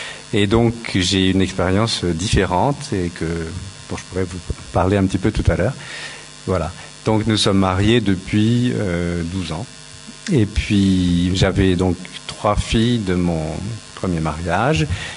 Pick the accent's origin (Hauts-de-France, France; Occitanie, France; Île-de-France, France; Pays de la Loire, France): Île-de-France, France; Paris; Nous venons de Paris et nous sommes tous les deux dans la communauté de l'Emmanuel.